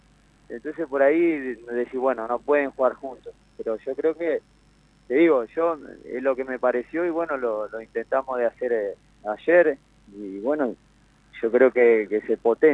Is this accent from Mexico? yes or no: no; Uruguay; moved away; yo soy uruguayo. Yo no soy japonés, no soy inglés, no soy italiano, no soy francés. Hace muchos años que no estoy acá, pero yo vivo el país.